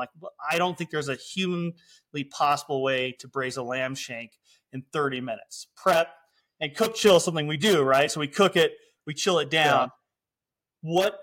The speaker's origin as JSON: {"language": "English", "country": "Ireland", "said": "as an Irishman"}